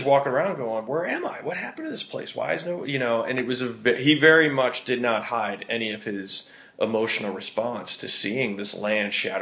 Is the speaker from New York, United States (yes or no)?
no; New Jersey, United States; moved away as an adult; now in Los Angeles, United States; And I'm originally from New Jersey, and I probably got more relaxes and calm downs my first 3 years in LA more than ever in my life